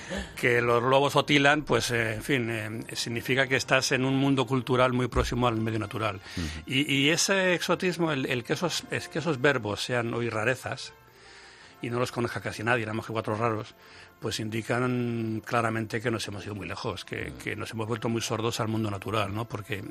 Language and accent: Spanish; Madrid, Community of Madrid, Spain; yo soy de Madrid, viví en Madrid, aunque ahora hace ya mucho que vivo fuera, pero yo soy de aquí, de San Blas, vaya, ¿no? De un barrio de Madrid, donde la naturaleza no se puede ni concebir